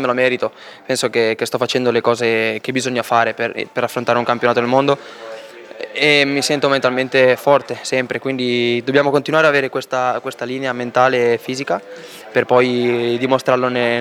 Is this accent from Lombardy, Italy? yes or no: yes; Garbagnate Milanese, Lombardy, Italy; born there; Sono partito da Milano, da Garbagnate, da dove sono nato, Garbagnate milanese.